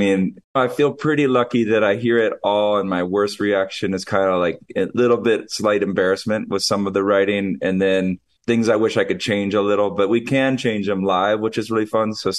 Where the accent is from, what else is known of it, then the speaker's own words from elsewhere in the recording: Hawaii, United States; also born or lived in California; I'm right at my house growing up in Hawaii.